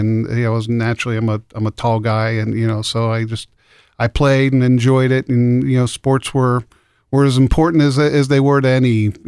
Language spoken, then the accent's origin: English; Bethlehem, West Virginia, United States; I was born in Wheeling. I was actually born in a little suburb outside of Wheeling called Bethlehem.